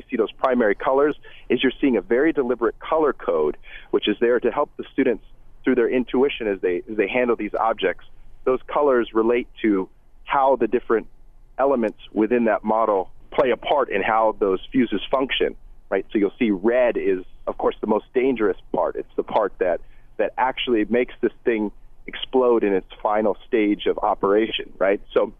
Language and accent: English; United States; born there; being born as an American, my father's an immigrant